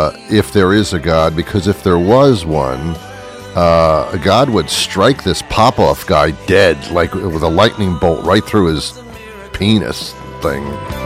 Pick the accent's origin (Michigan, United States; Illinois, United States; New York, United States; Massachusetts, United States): New York, United States; I grew up in New York. Bloomingdale's was like 3 blocks away from me.